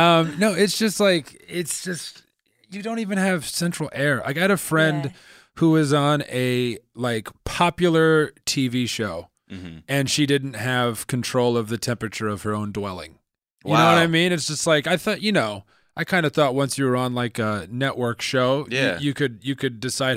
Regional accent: Midwest, United States; I grew up in the Midwest and I did that thing where I was like, certainly New York City's better.

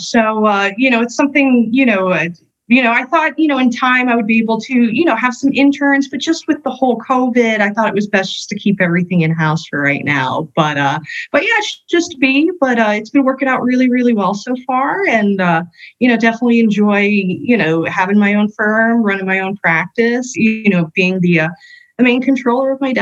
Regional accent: Miami, Florida, United States; Yep, born and raised in Miami, South Miami, actually.

